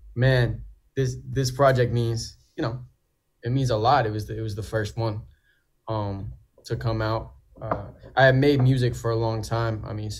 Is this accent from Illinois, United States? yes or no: no; Houston, Texas, United States; I'm from Houston, right? So we're back in Houston right now.